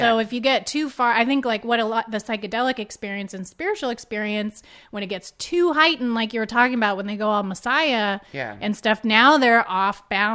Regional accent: Canada; also born or lived in Ottawa / Montreal; I grew up in Ottawa and then in Montreal, so I was Canadian too, but I was like in the city.

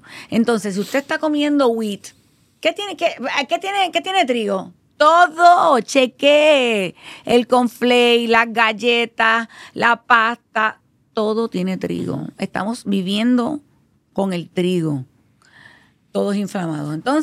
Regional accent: Puerto Rico; nosotros, como los puertorriqueños

